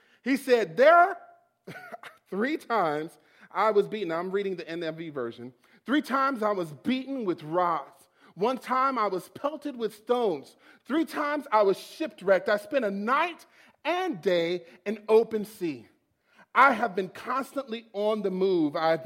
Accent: Detroit, Michigan, United States; moved away; also born or lived in Oklahoma; So I'm from Michigan, and I moved to Oklahoma. I'm from Detroit, Michigan, okay? And I moved to Oklahoma.

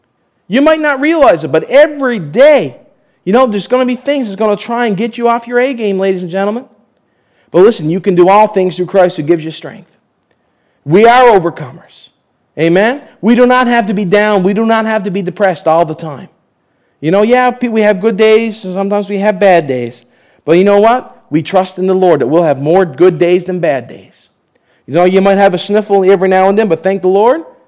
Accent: Newfoundland and Labrador, Canada; You know, I'm from Newfoundland, if you, those of you who don't know.

